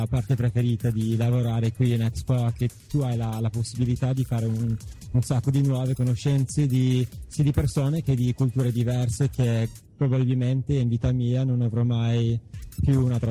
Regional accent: Castel di Sangro, Abruzzo, Italy; Siamo abruzzesi, no? Abruzzesi. È da Castel di Sangro.

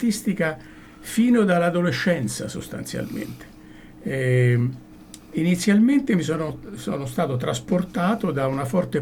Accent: Rome, Lazio, Italy; born there; Io sono nato a Roma nel 1950, sembra un secolo fa

